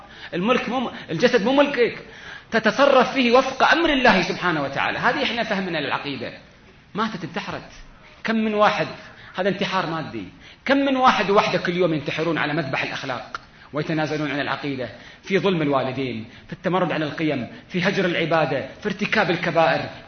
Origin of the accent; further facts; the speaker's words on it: Kuwait; في المعهد الديني عندنا في الكويت